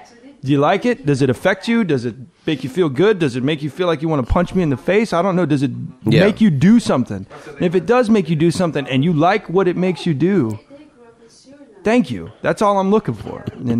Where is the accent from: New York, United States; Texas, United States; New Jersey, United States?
New York, United States; now in Wilmington, United States; Well, I came to Wilmington from Brooklyn.